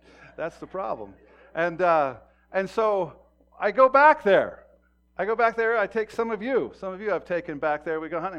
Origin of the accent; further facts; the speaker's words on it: Montana, United States; I'm out in my hometown where I grew up, where I went from kindergarten to senior high in about 14 years.